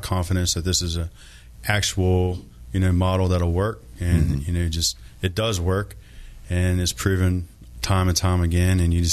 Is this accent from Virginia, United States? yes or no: yes; Richmond, Virginia, United States; I'm from Richmond, Virginia, and I have a company called CVA Homes LLC